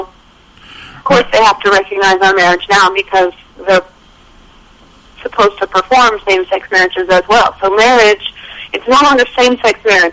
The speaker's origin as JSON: {"language": "English", "region": "Ohio", "country": "United States", "lives_now": "Kentucky, United States", "said": "She's from southern Kentucky, and I'm from Northeast Ohio, and so now we live further in the middle."}